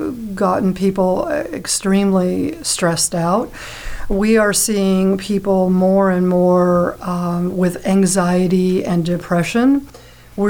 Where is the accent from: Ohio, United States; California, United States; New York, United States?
California, United States; Santa Rosa; I've come from California. I was from Northern California, Santa Rosa, California.